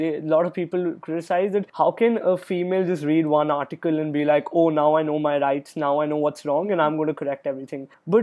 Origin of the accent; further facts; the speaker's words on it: Chandigarh, India; born there; also born or lived in Mumbai / Kolkata; I was born in Chandigarh, which is the capital of Punjab, since I'm a Punjabi. I lived there for 3 years. We shifted to Mumbai for 3 years. Then I lived in Kolkata for 8 years. And then I came back to Bombay.